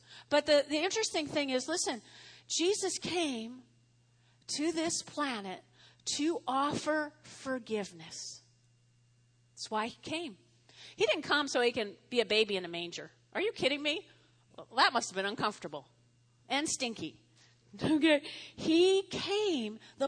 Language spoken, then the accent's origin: English; New Jersey, United States; I grew up in North Jersey. I grew up on a street as long as this Weldon Drive is, but it had individual family homes. And 80% of us were Catholic back in the day